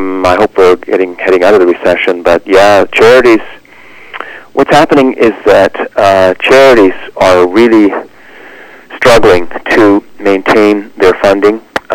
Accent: Scarborough, Ontario, Canada; Yeah, I grew up in Scarborough, Ontario. It's a suburb of Toronto.

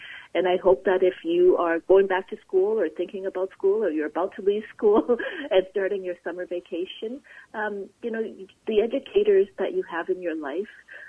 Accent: Calgary, Alberta, Canada; I grew up in Calgary, Alberta, and I did my undergraduate in Regina, Saskatchewan.

